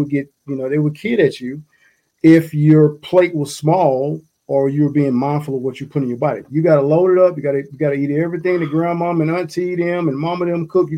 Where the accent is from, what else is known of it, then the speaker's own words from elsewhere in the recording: Georgia, United States; I can just kind of speak of how it is growing up in Georgia, growing up in the South.